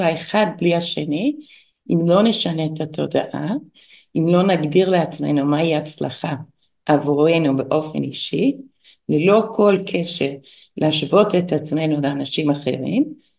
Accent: United States; נולדתי וגדלתי בארצות הברית, אבא שלי רופא, אמא שלי הייתה אחות

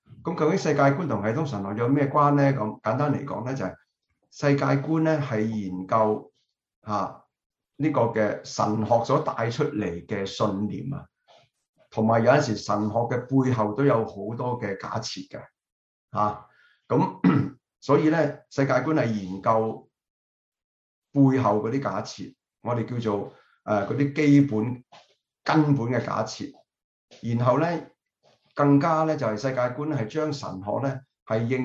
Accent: China; 我哋中國人咧好緊要嘅呢個 value 嚟㗎

